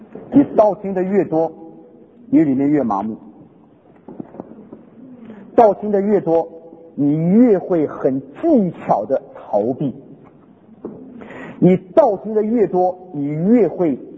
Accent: Taiwan; accent: Taiwanese Mandarin; first language Hakka; 方言比我客家话还比我的家乡话还好的是我的这个台湾话。结果呢，我学好了台湾话，我的国语就糟糕了，满口的台湾国语。

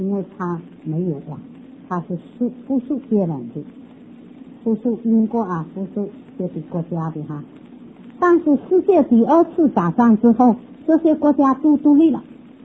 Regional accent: China; 在以赛亚49章那里还提到千年国度啊，我们中国人还有份在哪里？

